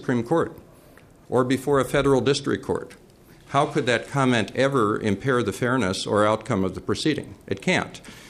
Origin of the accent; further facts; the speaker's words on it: Winona, Minnesota, United States; I'm from Winona, and I've gone to the Elks Club.